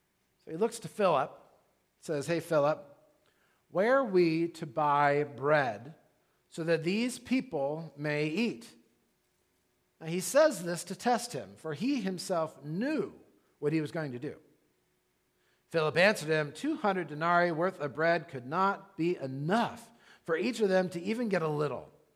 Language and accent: English; Ireland; And I use that word wee because I'm Irish and it's St. Patrick's Day and I thought it would be fun.